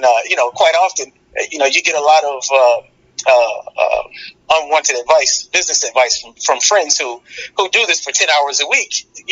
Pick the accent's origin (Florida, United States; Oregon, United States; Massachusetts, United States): Florida, United States; Palmetto; But, you know, I'm from Palmetto, Florida. You know, look it up on the map. It's really small.